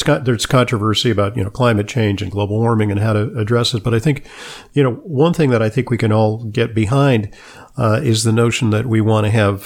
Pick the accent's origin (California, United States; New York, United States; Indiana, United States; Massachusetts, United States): California, United States; Los Angeles; You know, I grew up in Los Angeles in the 1950s, and, you know, there were smog alert days, and we knew that that was bad for us.